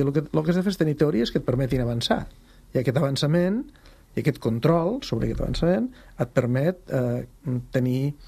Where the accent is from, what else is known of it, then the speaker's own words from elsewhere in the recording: Lleida, Catalonia, Spain; Perquè soc de Lleida i l'obsessió.